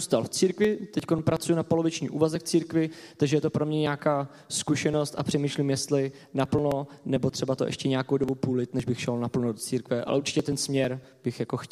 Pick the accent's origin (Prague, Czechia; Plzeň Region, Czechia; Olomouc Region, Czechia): Prague, Czechia; No, já jsem z Prahy a Ostrava je dost daleko